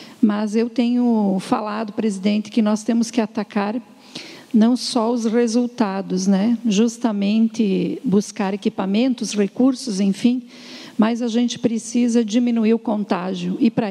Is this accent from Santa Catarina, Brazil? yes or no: yes; Chapecó, Santa Catarina, Brazil; situação do Covid em Chapecó, minha terra, minha cidade, situação do Covid na região oeste de Santa Catarina.